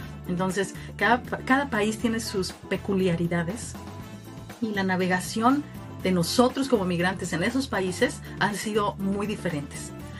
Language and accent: Spanish; Mexico; moved away; Y no olvidemos en México, sobre todo siendo yo mexicana, que los migrantes, los mexicanos que vivimos afuera de México